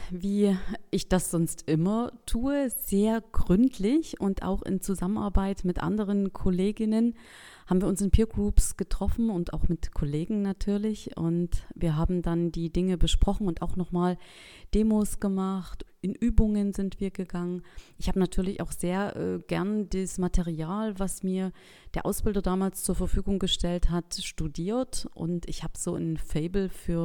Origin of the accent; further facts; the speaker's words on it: Geringswalde, Saxony, Germany; ich komme aus Geringswalde, das ist in Mittelsachsen